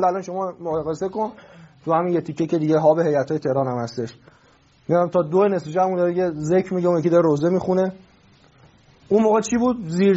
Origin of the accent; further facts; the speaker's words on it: Iran; born there; هم ایرانی هستیم هم مسلمان هستیم، ما به جفتش افتخار میکنیم، هم به این که در ایران به دنیا اومدیم